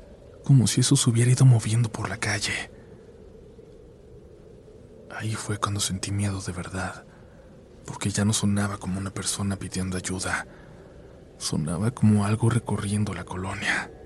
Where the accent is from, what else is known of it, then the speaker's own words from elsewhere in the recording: Misiones, Argentina; soy de Misiones, en Argentina.